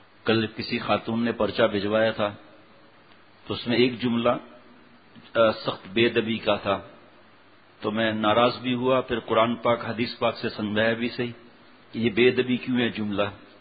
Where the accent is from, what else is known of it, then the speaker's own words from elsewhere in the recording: Tharparkar, Sindh, Pakistan; ہم گاؤں کے رہنے والے ہیں ریگستان کے اندر, تو ہم دیکھتے تھے کہ کیونکہ پیدائش یہاں کی لیکن جاتے تھے گاؤں تھرپارکر